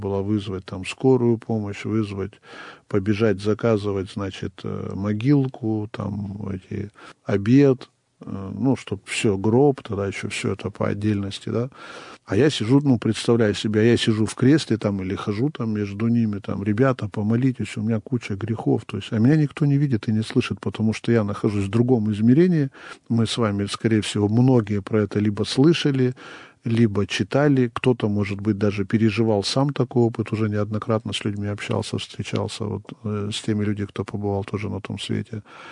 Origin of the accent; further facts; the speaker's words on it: Perm Krai, Russia; это у меня на родине. Пермская область